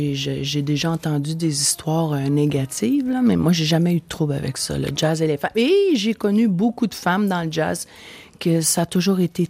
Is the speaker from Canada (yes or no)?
yes; Montreal, Quebec, Canada; il y a maintenant des Français chez nous à Montréal, au Québec.